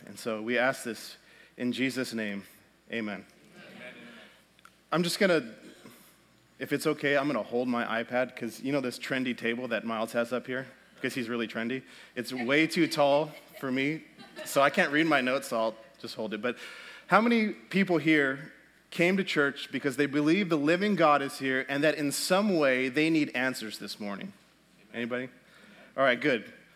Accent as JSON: {"language": "English", "town": "San Diego", "region": "California", "country": "United States", "tie": "born or raised there", "said": "Well, my story starts with growing up in San Diego to a single mom, or with a single mom who was raising two boys."}